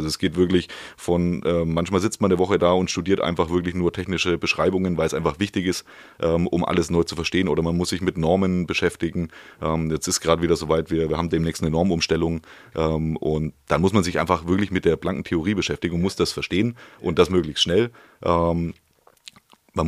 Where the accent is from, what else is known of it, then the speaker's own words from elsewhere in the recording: Nuremberg, Bavaria, Germany; in meiner Heimatstadt in Nürnberg.